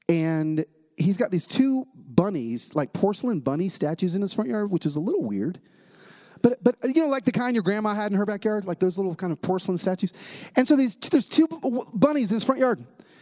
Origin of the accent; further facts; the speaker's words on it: Atlanta, Georgia, United States; now in Nashville, United States; because I grew up in Atlanta, it's just different as a black kid growing up in the South as it is growing up in California.